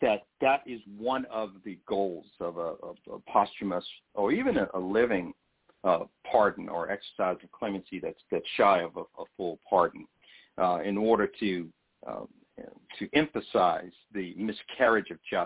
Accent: Virginia, United States; I'm from the Hampton Roads area, so I was very familiar with what happened

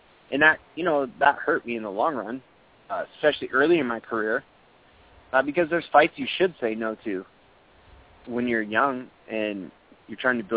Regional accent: Sequim, Washington, United States; right now as well, up in Squim. And that's where the area I grew up. So it's kind of cool to go back to my hometown and buy and sell houses there.

